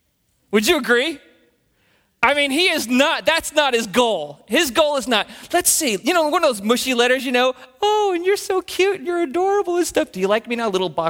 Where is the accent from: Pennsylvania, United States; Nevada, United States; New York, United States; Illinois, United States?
Nevada, United States; Carson City; We came from Carson City, Nevada.